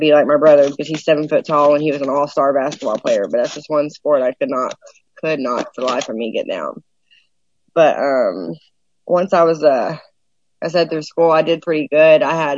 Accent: Granbury, Texas, United States; also born or lived in Cleburne, United States; I grew up in Cleburne, Texas, and was born there. I didn't grow up there. I was born there. And then I grew up in Granbury, Texas, and kind of most of my life

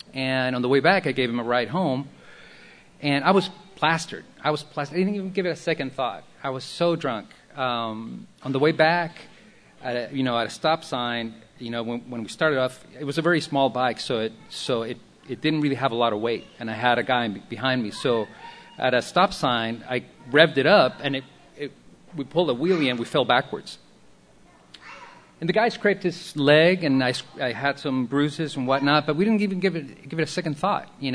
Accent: Mexico City, Mexico; I was born and raised in Mexico City.

